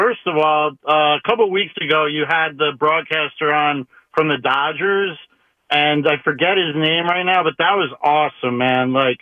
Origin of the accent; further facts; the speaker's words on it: New York, United States; I'm 47, man. When I was a kid, I grew up in New York. My dad used to take me out of school to take me to opening day like it was